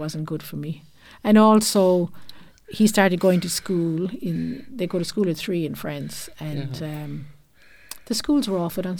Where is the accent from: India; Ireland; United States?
Ireland; Youghal, Munster; also born or lived in Dublin; I was born in Dublin, yeah, and I was raised in Youghal.